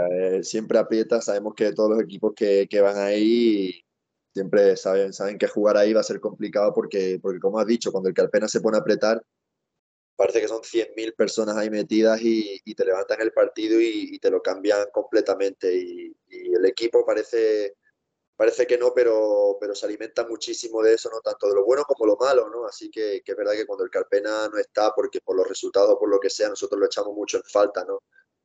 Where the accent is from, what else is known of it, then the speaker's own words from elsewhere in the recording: Málaga, Andalusia, Spain; como malagueño al final siempre lo sientes un poco más